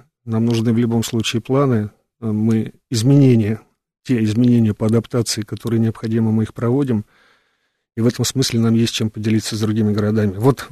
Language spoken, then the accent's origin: Russian; Moscow, Russia; Я в детстве просто сам москвич, вот в 70-е годы очень любил погулять по центру